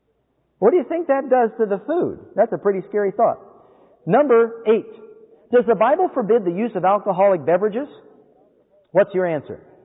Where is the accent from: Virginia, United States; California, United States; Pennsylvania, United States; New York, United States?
New York, United States; New York City; When I grew up in New York City with my mother, now my mother was Jewish, but she was not kosher.